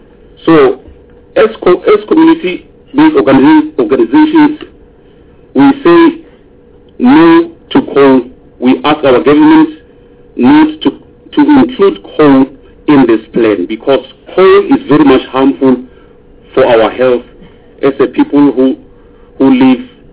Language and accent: English; Gauteng, South Africa; English is a second language; I come from Vaal area surrounded by the our area is surrounded by the companies that that pollutes our area.